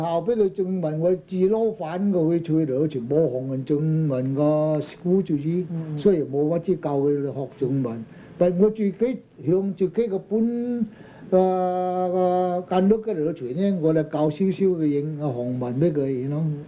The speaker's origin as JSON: {"language": "Cantonese", "country": "China", "said": "我哋中國人走呢事嘅而家啦係嘛？"}